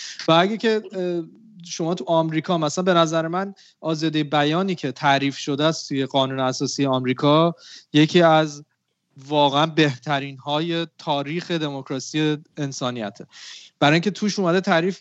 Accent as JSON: {"language": "Persian", "country": "Iran", "moved": "yes", "lives_now": "United States", "said": "چون ما هم که از ایران اومدیم"}